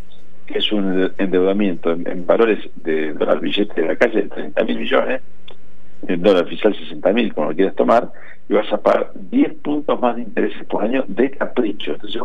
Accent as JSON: {"language": "Spanish", "country": "Argentina", "said": "ambos somos argentinos, ambos vivimos acá"}